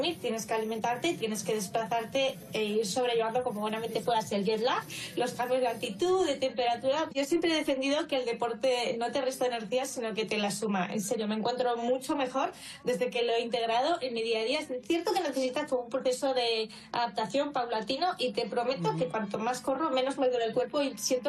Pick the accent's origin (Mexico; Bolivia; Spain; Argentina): Spain; Soy la única española.